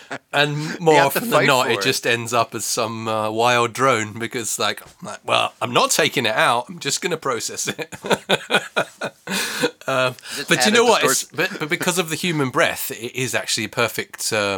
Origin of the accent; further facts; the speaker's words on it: Melbourne, Victoria, Australia; now in London, United Kingdom; I was born in London. Then I grew up in Melbourne, actually, as it happens. And then I came back to London. I've been in London ever since.